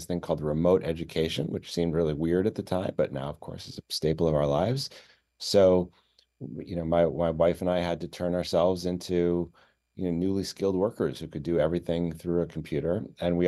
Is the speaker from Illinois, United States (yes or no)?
yes; Chicago, Illinois, United States; And I'm from Chicago originally. Most of my family's in Illinois.